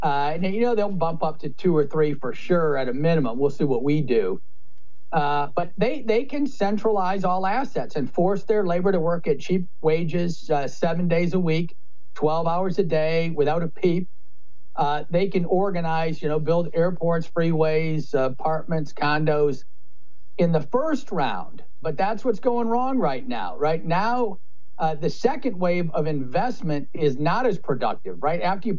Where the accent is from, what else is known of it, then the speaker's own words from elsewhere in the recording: Midwest, United States; I'm from the Midwest, can't pull it off.